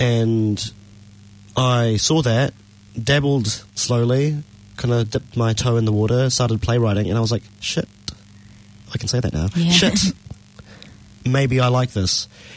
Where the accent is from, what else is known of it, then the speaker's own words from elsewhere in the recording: Christchurch, Canterbury, New Zealand; So I'm a Chinese Kiwi born and raised in Christchurch. Actually, the same city as you.